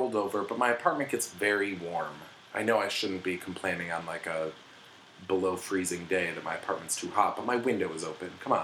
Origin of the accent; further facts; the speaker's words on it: Syracuse, New York, United States; And I was just like, no, I'm from Syracuse.